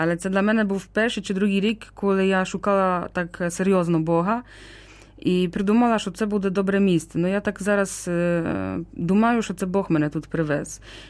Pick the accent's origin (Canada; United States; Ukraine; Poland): Poland; Wrocław, Lower Silesian Voivodeship; Ну, я з дужого міста сама. Я там народилася в Вроцлаві, біля Вроцлавя, але жила ціле життя в місті.